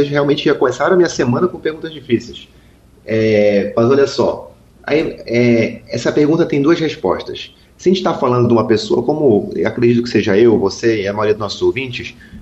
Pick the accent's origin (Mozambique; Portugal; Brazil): Brazil; Santarém, Pará; sou aqui de Santarém, no Pará